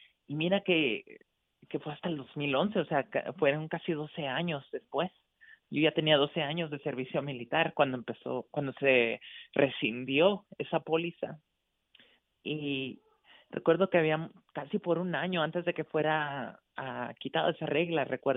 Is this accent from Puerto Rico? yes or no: no; Mexico; yo soy mexicana o bueno, en ese momento era mexicano